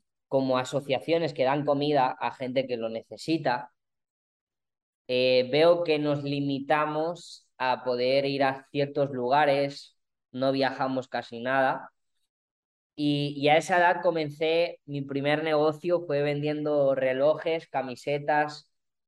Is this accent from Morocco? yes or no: no; Palma, Balearic Islands, Spain; Soy de Palma de Mallorca